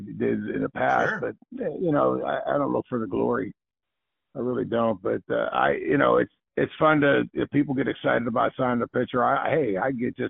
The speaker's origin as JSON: {"language": "English", "town": "Bellevue", "region": "Pennsylvania", "country": "United States", "tie": "born or raised there", "said": "I grew up in Bellevue, which is just south of North Hills"}